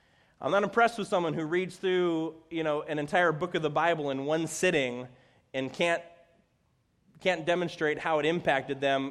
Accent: Chicago, Illinois, United States; I grew up in Chicago, so WMBI.

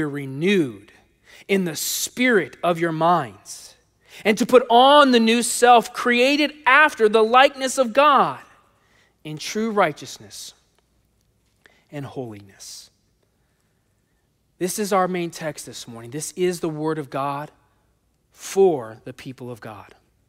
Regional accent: California, United States; Now, growing up in California, if you don't know this, California is the eighth largest economy in the world.

